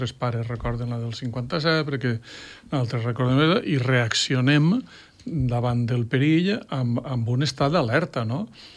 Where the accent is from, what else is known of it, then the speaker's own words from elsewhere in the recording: Bétera, Valencian Community, Spain; i jo sóc de Bétera, que no ens va arribar